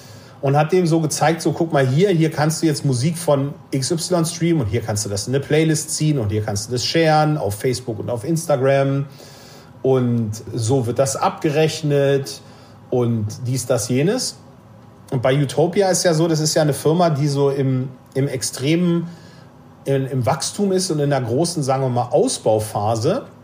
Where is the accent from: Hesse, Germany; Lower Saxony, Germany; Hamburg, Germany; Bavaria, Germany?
Lower Saxony, Germany; Hannover; ich bin ja zwar in Hannover groß geworden, aber hohen Mietpreisen für Wohnungen geschuldet, auch als Kind schon auf dem Land, in der Nähe von Hemmingen-Westerfeld, in einem sehr, sehr kleinen, beschaulichen Dorf.